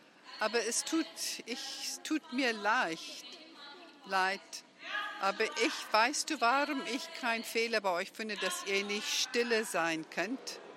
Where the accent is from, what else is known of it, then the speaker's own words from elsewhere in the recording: Hammanskraal, Gauteng, South Africa; born there; first language Tswana; German is a second language; Ich wohne schon auf der Mission 43 Jahre. Ich bin in Hammanskraal in Pretoria geboren. Ich habe Zulu hier auf der Mission gelernt. Wo ich groß geworden bin, haben wir Tswana